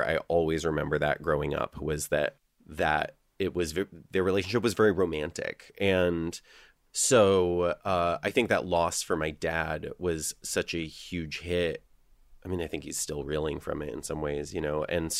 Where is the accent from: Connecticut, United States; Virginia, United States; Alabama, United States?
Connecticut, United States; Litchfield; I grew up in Litchfield, but, like, right on the Litchfield-Torrington border.